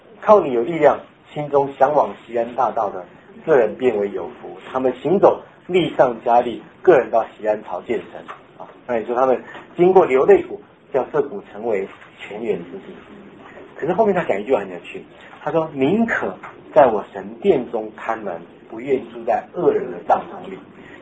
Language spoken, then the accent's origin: Chinese; China; 我们中国人说无欲则刚嘛